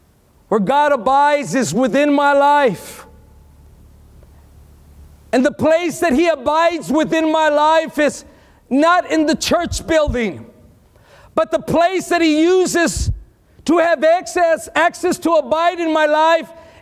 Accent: Texas, United States; I know I was born and raised in Texas, and I have a lot of Facebook friends that I went to high school

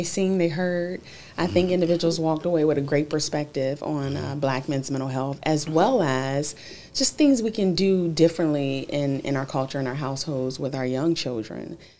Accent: Dayton, Ohio, United States; now in Atlanta, United States; I like to say I'm a dual resident, born and raised in Dayton.

